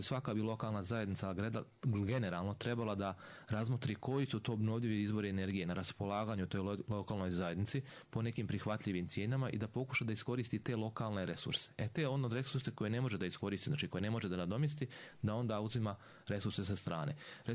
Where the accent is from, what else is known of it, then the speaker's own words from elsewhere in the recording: Bosnia & Herzegovina; ako imamo veće solarno zračenje ili veću insolaciju kod nas u Bosni i Hercegovini u odnosu u Njemačku